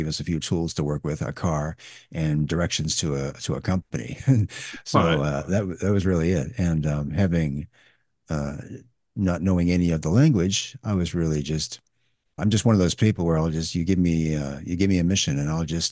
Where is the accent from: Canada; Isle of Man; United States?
Canada; No, I'm Canadian, actually.